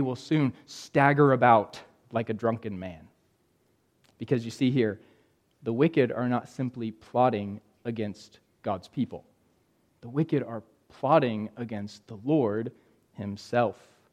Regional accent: California, United States; also born or lived in Indiana; Growing up in California, we couldn't burn anything. You could not burn in California. So I didn't get to burn a Christmas tree until adulthood in Indiana.

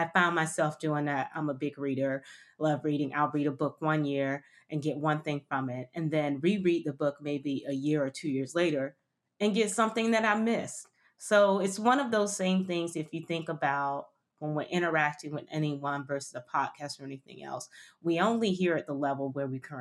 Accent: Miami, Florida, United States; also born or lived in London, United Kingdom; I grew up in Miami. I transitioned actually after undergrad. I wanted to shift and get my master's and I didn't know where I wanted to do it. I lived in London, so I moved to London

